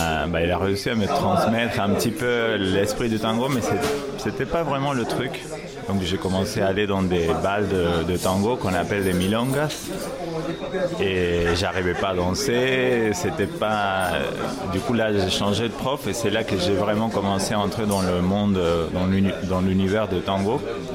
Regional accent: Córdoba, Argentina; French is a second language; Je viens de Córdoba, Argentine. J'ai 36 ans.

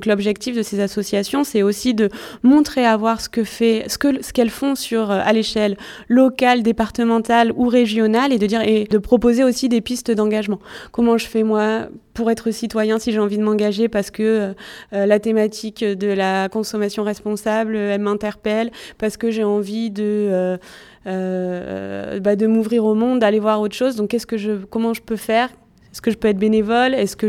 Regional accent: Nouvelle-Aquitaine, France; moved away as an adult; now in Hauts-de-France, France; vous interviewez la mauvaise personne puisque je suis là que depuis janvier. En Hauts-de-France, je viens de Nouvelle-Aquitaine.

